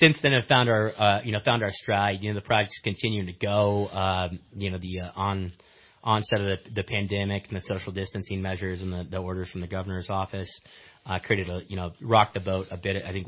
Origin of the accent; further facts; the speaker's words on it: Happy Valley, United States; We are Happy Valley boys. So we were born and raised in Happy Valley.